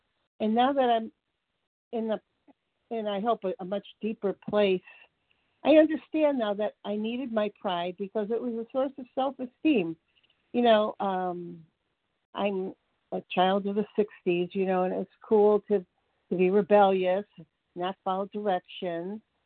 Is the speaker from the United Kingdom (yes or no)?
no; Georgia, United States; I'm from Georgia.